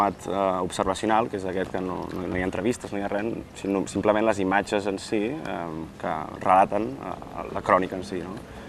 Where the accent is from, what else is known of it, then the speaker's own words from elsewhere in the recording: La Garriga, Catalonia, Spain; com va ser aquí a Sant Cugat o al meu poble, a la Garriga